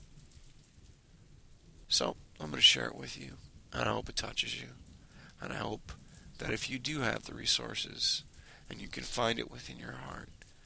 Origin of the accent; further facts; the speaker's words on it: Detroit, Michigan, United States; You know, I am from the Detroit area, as I've mentioned before. We've been hurting for a long time.